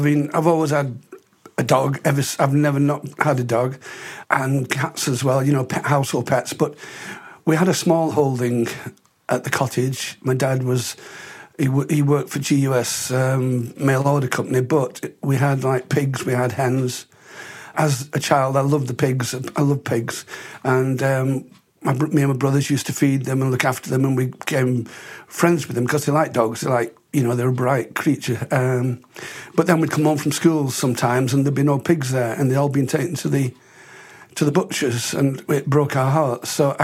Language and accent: English; Hyde, North West England, United Kingdom; also born or lived in Blackpool; I was born in Blackpool and at the age of five moved to Hyde near Manchester.